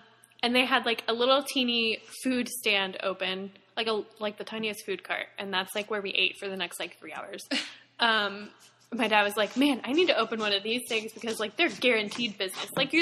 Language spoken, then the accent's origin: English; Florida, United States; I'm from Florida, I'm a student at UF, whatever.